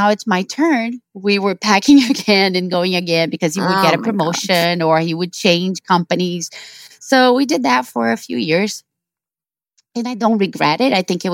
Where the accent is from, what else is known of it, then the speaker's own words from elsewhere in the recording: Brazil; So I was born and raised in Brazil.